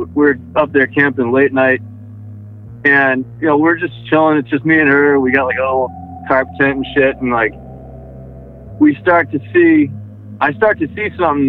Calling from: Massachusetts, United States; I'm out in Massachusetts, out in New England there.

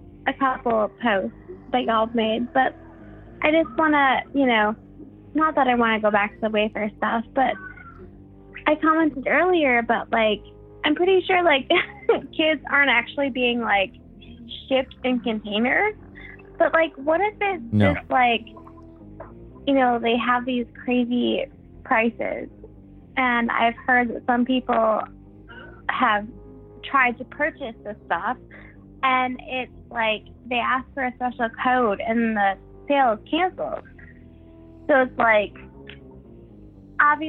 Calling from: South Carolina, United States; I'm calling from South Carolina.

